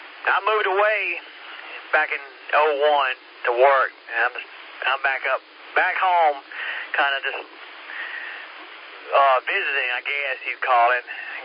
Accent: Glassy Mountain, South Carolina, United States; I'm actually from Glassy Mountain. That's my hometown, my birth and raising place, right there on Highway 11.

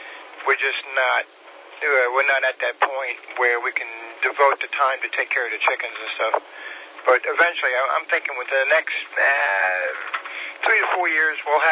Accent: New York, United States; I was born on an asphalt farm. I grew up on Long Island, not in the farm area, so I'm definitely not the farmer

